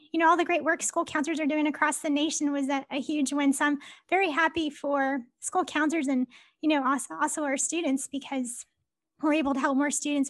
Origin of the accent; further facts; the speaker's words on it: El Paso, Texas, United States; I'm originally from El Paso, Texas.